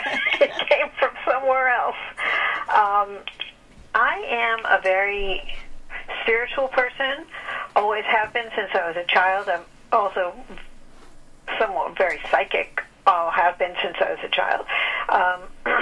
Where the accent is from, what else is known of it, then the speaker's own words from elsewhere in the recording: Hicksville, New York, United States; Well, I grew up in Hicksville, Long Island.